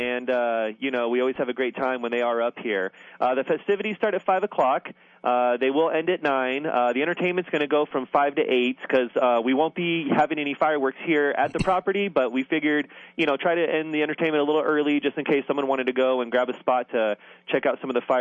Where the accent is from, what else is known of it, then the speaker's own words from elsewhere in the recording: Tucson, Arizona, United States; Well, I grew up here in Tucson